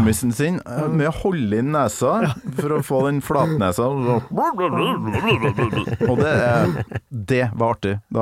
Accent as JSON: {"language": "Norwegian", "region": "Trøndelag", "country": "Norway", "said": "Og jeg som trønder har aldri sett dem I Trondheim."}